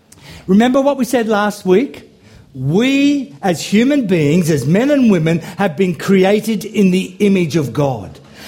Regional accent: Sydney, New South Wales, Australia; because I grew up in Sydney

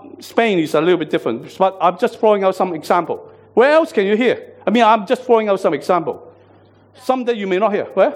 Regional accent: Hong Kong; One to my heart too, because I'm from Hong Kong originally.

